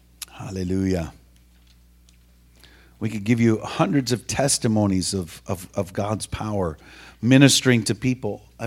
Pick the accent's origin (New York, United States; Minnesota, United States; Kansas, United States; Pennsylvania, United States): Minnesota, United States; You know, I grew up in Minnesota, so we have a saying in Minnesota, there's more Lutherans than people.